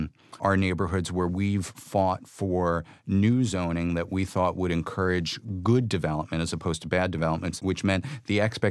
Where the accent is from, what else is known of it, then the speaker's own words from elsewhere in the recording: New York City, New York, United States; I grew up in the Bronx, but I've been working in the Village and on the west side of Manhattan since for over 20 years.